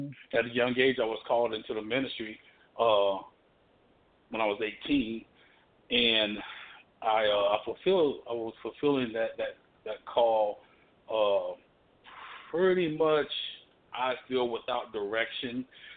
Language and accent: English; Colorado, United States; also born or lived in East Texas, United States; now in Texas, United States; I was born here in East Texas, raised in Colorado, moved back here to Texas.